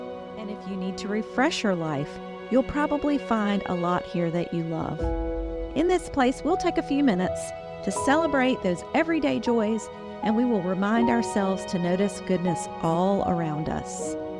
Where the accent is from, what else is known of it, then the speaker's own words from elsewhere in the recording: Southern US, United States; accent: Southern; Now, I am a Southerner, and we do like to soften our consonants on most words.